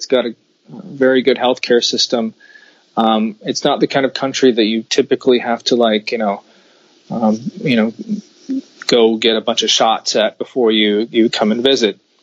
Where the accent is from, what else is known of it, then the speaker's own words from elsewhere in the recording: United States; I'm an American, I presume you are too, Ryan